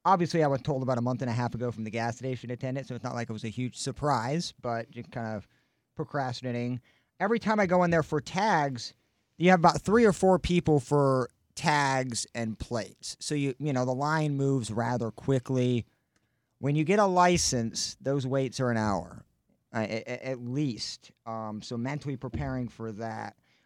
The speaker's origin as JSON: {"language": "English", "region": "Illinois", "country": "United States", "said": "I'm from Illinois. So what Missouri and Illinois, there's so much of a difference at the DMV."}